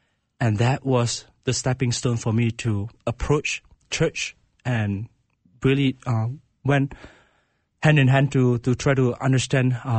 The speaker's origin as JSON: {"language": "English", "country": "Malaysia", "tie": "born or raised there", "second_language": "English", "moved": "yes", "said": "I grew up in Malaysia, and basically for almost the entirety of my education was just learning about Islam. And I grew up in a Buddhist family"}